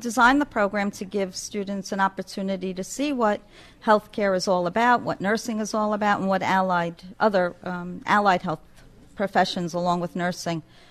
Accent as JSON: {"language": "English", "town": "Brooklyn", "region": "New York", "country": "United States", "lives_now": "Staten Island, United States", "said": "Brooklyn, New York. Brooklyn in the house."}